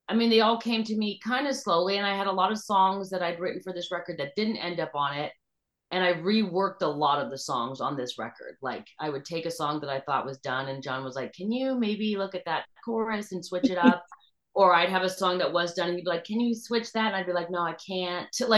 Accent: Hong Kong; And we grew up overseas in Hong Kong.

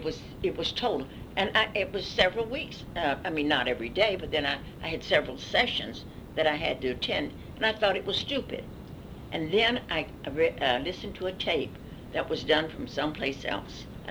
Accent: the South, United States; certainly in my growing up in the South, we were never to be nasty to black people.

